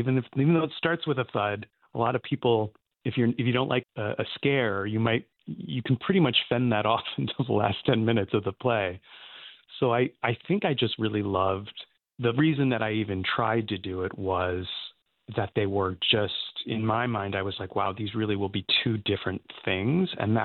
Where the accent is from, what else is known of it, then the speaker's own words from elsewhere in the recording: Scranton, Pennsylvania, United States; where did you grow up? Where was home? And so for me, that's, you know, always going to be Scranton.